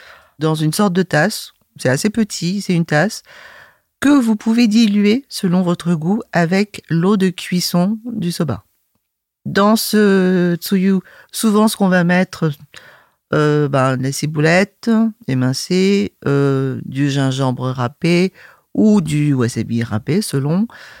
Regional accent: France; Et moi, comme j'ai grandi en France, j'ai l'habitude de mâcher, de mastiquer.

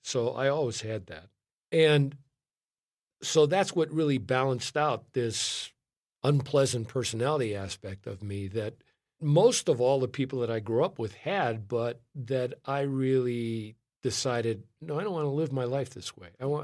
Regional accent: Chicago, Illinois, United States; I grew up in Chicago, and I grew up in Chicago during a period of time when there was a lot of violence.

